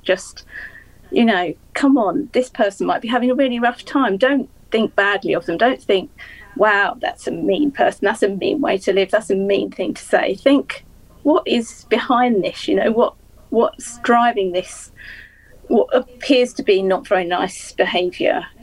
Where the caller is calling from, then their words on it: Leigh-on-Sea, East of England, United Kingdom; I'm in Leigh-on-Sea in England, which is near to London.